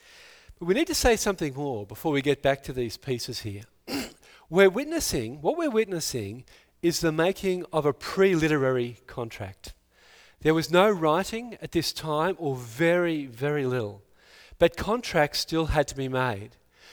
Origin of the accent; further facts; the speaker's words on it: Australia; I'm an Aussie, as you know.